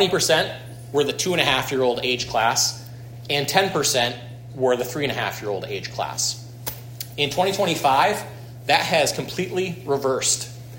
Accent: New York, United States; So my background, I grew up in Schoharie County, just across the river here, into a family that didn't hunt.

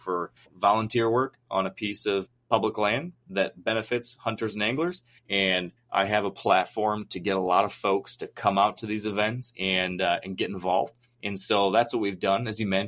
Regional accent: Michigan, United States; I am, as you mentioned, not a Minnesotan. I am from Michigan, but I have viewed the Boundary Waters kind of as the gem of the upper Midwest.

